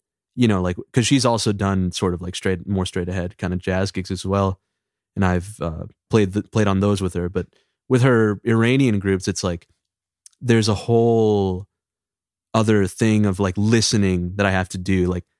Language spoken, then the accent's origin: English; Canada; Yeah, exactly. Yeah. So it's like, I'm definitely as Canadian as someone could be, I guess, you know, it's like, yeah.